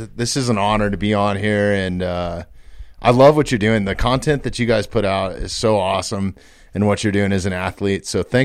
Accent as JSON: {"language": "English", "town": "Evergreen", "region": "Colorado", "country": "United States", "tie": "born or raised there", "said": "I grew up right in Evergreen, right where the studio is at, like a mile from there."}